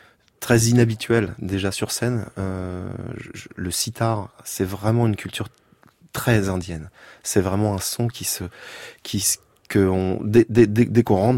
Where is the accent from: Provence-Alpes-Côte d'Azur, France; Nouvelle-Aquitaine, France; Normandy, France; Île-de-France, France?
Normandy, France; also born or lived in Nantes; Je suis français, je suis né à Nantes, mais je suis plutôt normand.